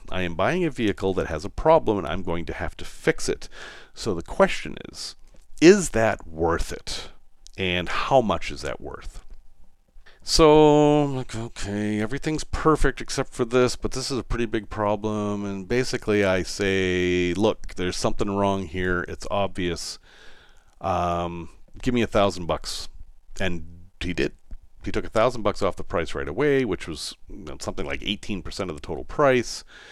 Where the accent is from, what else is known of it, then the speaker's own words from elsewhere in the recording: Boston, Massachusetts, United States; accent: Boston; That's my Boston accent sneaking in. Yes, that is a thing I have.